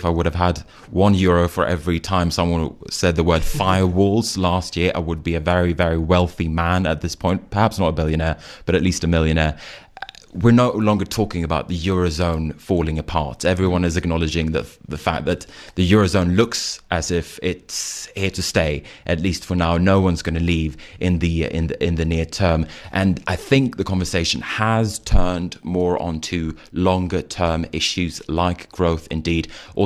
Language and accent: English; Sweden; I grew up in Sweden and I never learned how to start my own company.